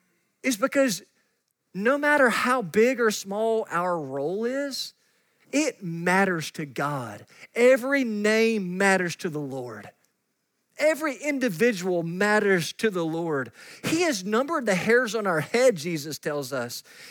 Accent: Kentucky, United States; I'm from Katy's, Kentucky, and I can't pronounce names very well

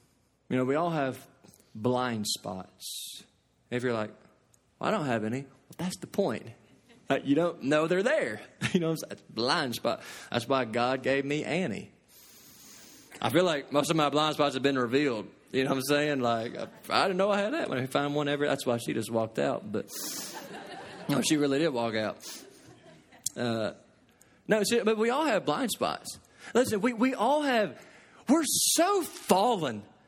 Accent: Southern United States, United States; Lord, I was raised in the South.

